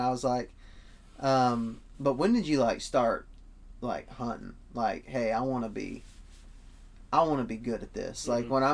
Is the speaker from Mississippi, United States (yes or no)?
no; Texas, United States